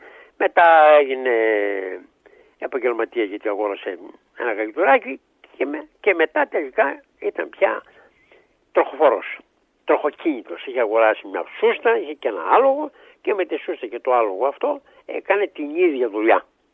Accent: Karditsa, Thessaly, Greece; also born or lived in Larisa; Όλη η οικογένεια ζει στην Καρδίτσα, εκεί μεγαλώσαμε, γεννήθηκαν τα αδέρφια μου εκεί και εγώ που γεννήθηκα μεν στη Λάρισα και ήμουνα σε ηλικία ενός έτους που πήγαμε στην Καρδίτσα, έμενα όλα μου τα υπόλοιπα χρόνια στην Καρδίτσα

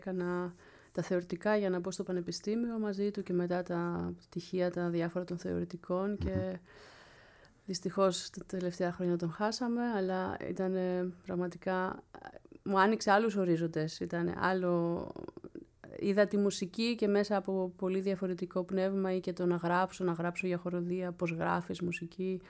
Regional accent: Athens, Attica, Greece; Ναι, στην Αθήνα. Μεγάλωσα και στην Αθήνα και το σχολείο και όλα εδώ στην όλα Αθήνα. Εδώ.

